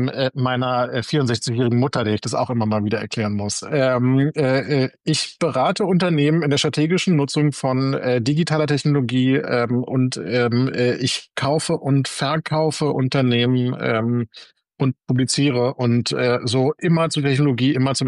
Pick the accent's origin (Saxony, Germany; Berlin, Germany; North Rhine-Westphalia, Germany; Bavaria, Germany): Berlin, Germany; ich bin Berliner und auch Ostberliner, geboren in Pankow und deswegen ist Mauer schon sehr etwas, was in meinem Leben ist.